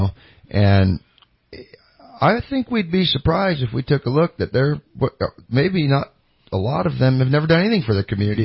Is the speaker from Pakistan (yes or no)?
no; Cottonwood, United States; I grew up in Cottonwood. You know, I raised a lot of heck down there.